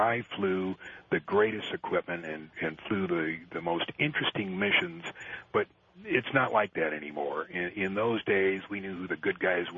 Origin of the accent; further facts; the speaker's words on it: Santa Monica, California, United States; Well, I grew up in Santa Monica, California, went to Santa Monica High.